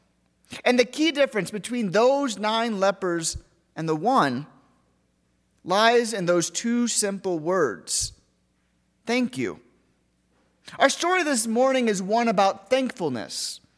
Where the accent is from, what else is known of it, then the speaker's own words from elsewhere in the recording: Ohio, United States; That is not what I experienced while growing up in Ohio.